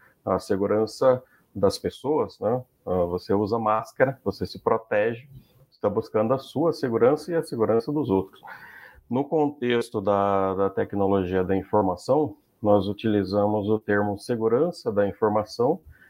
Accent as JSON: {"language": "Portuguese", "town": "Baependi", "region": "Minas Gerais", "country": "Brazil", "said": "Uma importante cidade do sul de Minas, chamada Baipendi, né?"}